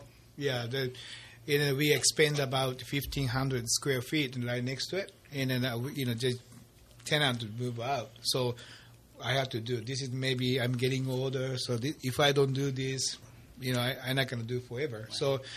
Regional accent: Tokyo, Japan; English is a second language; it's not like the same Japanese food I grew up with in Tokyo.

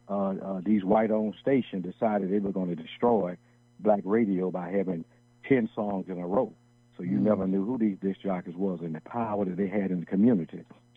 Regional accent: Jacksonville, Florida, United States; now in Durham, United States; I am from Jacksonville, Florida, and I'm currently in Durham, North Carolina

